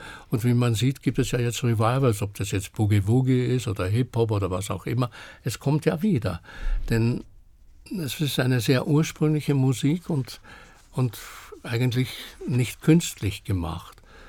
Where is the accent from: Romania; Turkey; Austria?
Austria; Vienna; Aber Klassik ist natürlich, als Wiener bist du mit Klassik natürlich irgendwo sehr verbunden und auch mit Operette oder solchen Sachen.